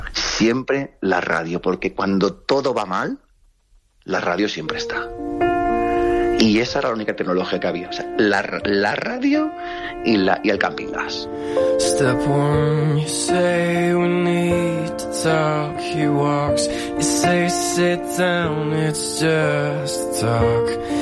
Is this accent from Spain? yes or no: yes; Sueca, Valencian Community, Spain; Yo soy de Sueca, de la Ribera, y el Xúquer siempre desbordándose